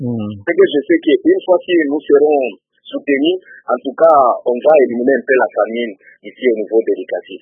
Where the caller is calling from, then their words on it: Likasi, Haut-Katanga, DR Congo; par exemple ici chez nous à Likassi, nous avons plusieurs associations